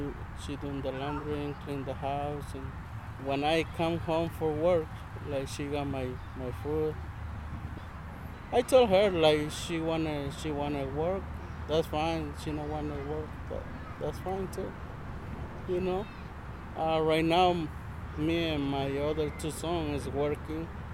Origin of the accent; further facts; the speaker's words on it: Mexico; English is a second language; also born or lived in New York; now in United States; I'm from Mexico, and here too. The first state I come to New York, and after that come to Minnesota, because that's more quiet, more safe.